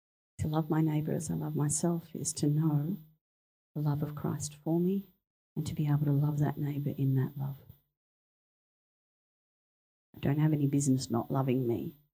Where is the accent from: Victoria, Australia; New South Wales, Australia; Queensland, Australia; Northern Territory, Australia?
Victoria, Australia; Mount Eliza; I grew up in Mount Eliza. I went to school with these people